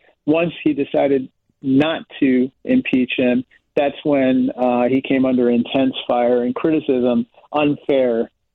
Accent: Peoria, Illinois, United States; I grew up with him in Peoria.

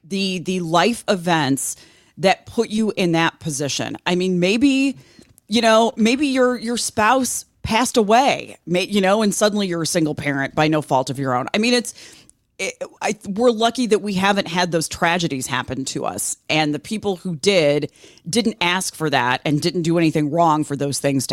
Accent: Midwest, United States; Because I'm from the Midwest. We wave at everything.

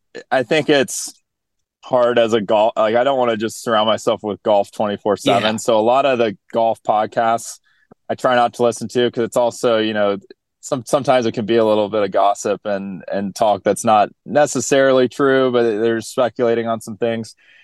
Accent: North Carolina, United States; now in Sea Island, United States; but I grew up in North Carolina. We played a lot of junior golf together.

